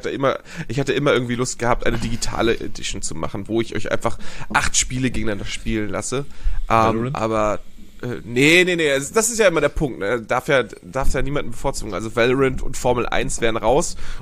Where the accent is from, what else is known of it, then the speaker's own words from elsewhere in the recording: Hamburg, Germany; Als Hamburger Jung